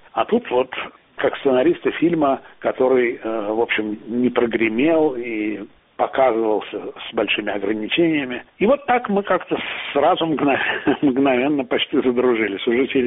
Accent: Tashkent, Uzbekistan; moved away as an adult; now in Moscow, Russia; И я его в Ташкенте, я родом из Ташкента, смотрел в каком-то клубе

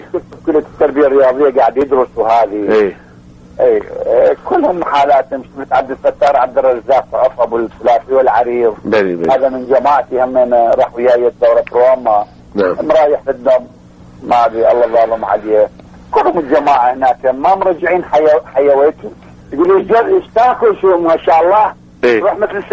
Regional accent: Iraq; أنا بطل عراقي

